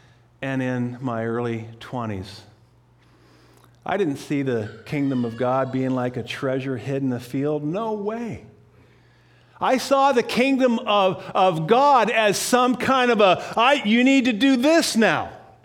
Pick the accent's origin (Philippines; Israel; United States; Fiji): United States; Winthrop, Washington; I grew up in Winthrop, Washington, and my grandparents owned a 10-acre piece with an old house.